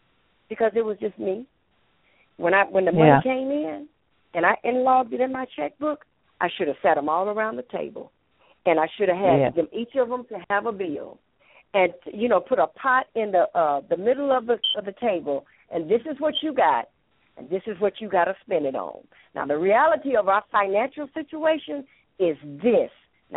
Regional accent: Atlanta, Georgia, United States; Now, remember, I come from Atlanta.

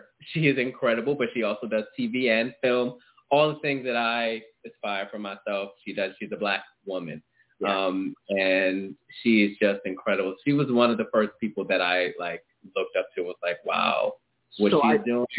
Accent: Baltimore, Maryland, United States; Absolutely. I'm from Baltimore. There's a lot of shade.

